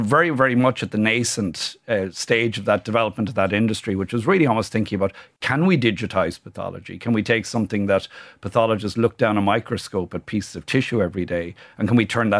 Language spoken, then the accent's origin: English; Munster, Ireland; So I grew up in County Kerry on a farm